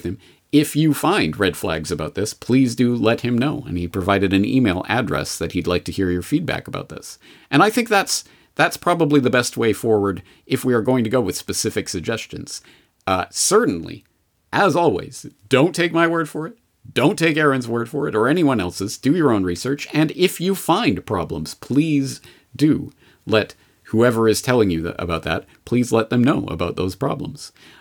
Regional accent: Canada; now in Japan; At any rate, I'm a Canadian in Japan, so this specifically American group that's talking about the United States Constitution, etc., well, at any rate, that's an American thing for Americans to decide on.

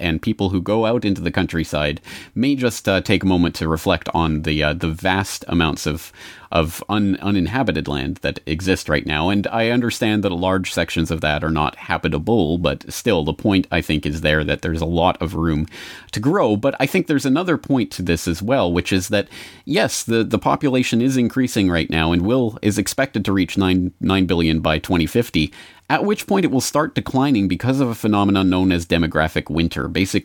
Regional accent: Canada; I'm from Canada. It's a huge country, but only 30 million people.

